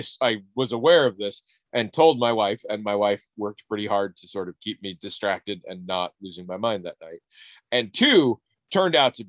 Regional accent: Northwest, United States; And I had no experience with this because I came from the Northwest.

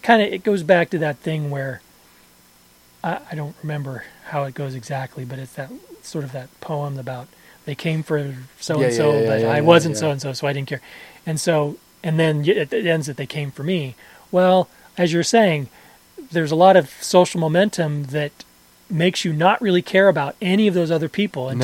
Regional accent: Iowa, United States; I have seen Demolition Derby and Grease Pig in my hometown.

